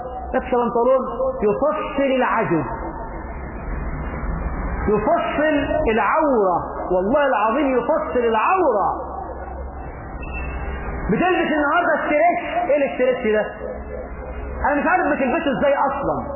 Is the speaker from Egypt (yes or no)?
yes; Egypt; احنا في مصر يبدو ان احنا فهمنا حديث النبي بالمقلوب